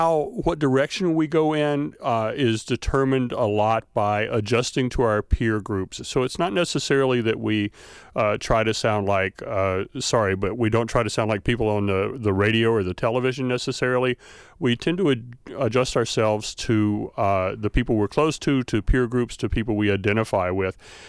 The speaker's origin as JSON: {"language": "English", "region": "the South", "country": "United States", "accent": "Southern", "said": "So I'm from the South, and you may hear it to some extent or other, have a Southern accent, but I also use different words. I use different pronouns. I say y'all instead of you for a plural."}